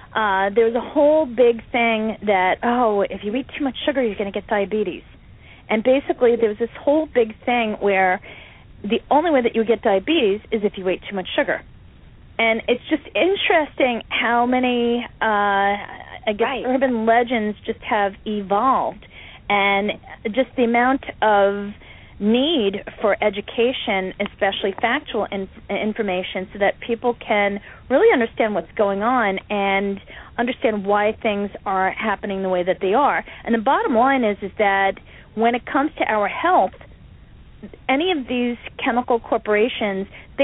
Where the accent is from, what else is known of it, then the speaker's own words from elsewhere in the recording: United States; I think business is great. I'm an American, and I think anybody who has a business, you know, go for it.